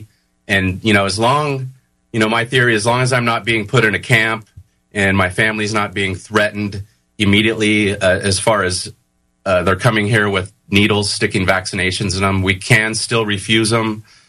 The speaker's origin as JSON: {"language": "English", "region": "California", "country": "United States", "tie": "born or raised there", "said": "growing up in Southern California in not the greatest of neighborhoods."}